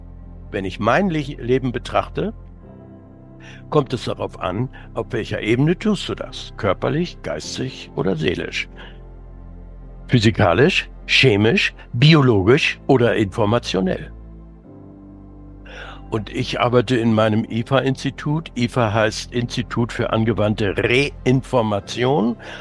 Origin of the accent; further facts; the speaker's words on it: Hamburg, Germany; born there; ich bin in Hamburg geboren.